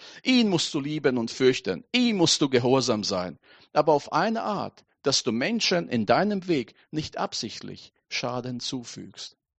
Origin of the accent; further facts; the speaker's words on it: Latvia; Ich komme aus Lettland, aus der ehemaligen Sowjetunion.